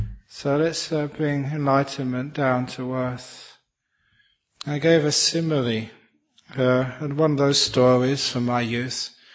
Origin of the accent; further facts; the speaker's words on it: London, United Kingdom; I often say I was actually grew up in the bush. Shepherd's Bush. The suburb of London, but still the bush, we used to call it.